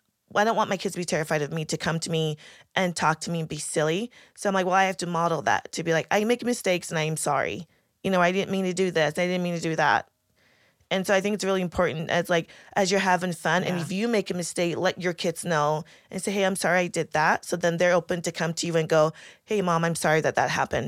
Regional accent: Ghana; so I'm from Ghana, and so the culture is so different.

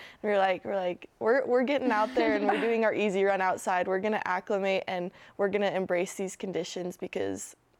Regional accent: California, United States; I'm from California, so like I wouldn't think that I'd like them that much

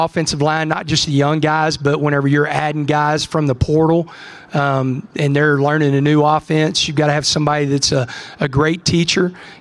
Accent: Texas, United States; Yeah, I'm a Texan and grew up the old Southwest Conference and then the old Big 12.

